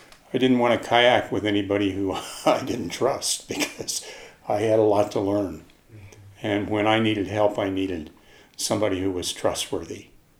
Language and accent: English; Colorado, United States; I grew up here in Colorado